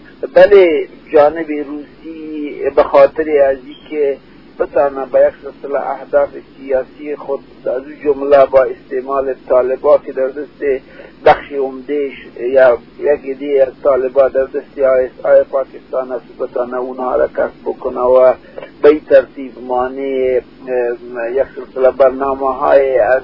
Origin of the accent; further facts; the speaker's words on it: Afghanistan; ما انسان هستیم، ما از افغانستان هستیم، ما افغانستان واحد می خواهیم